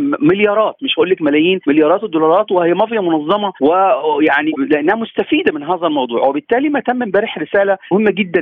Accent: Egypt; احنا عندنا في مصر كان 1912 كان عندنا اثار خرجت

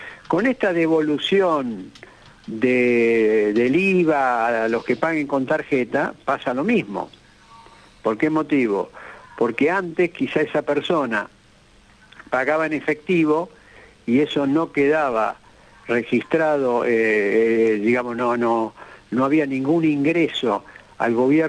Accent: Argentina; como personas y como argentinos que estamos en este país

